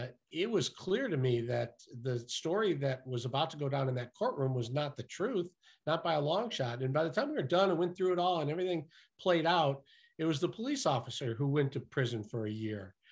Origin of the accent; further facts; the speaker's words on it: Detroit, Michigan, United States; born there; I was born in Detroit, and I only wanted to work in Detroit because that's where I wanted to live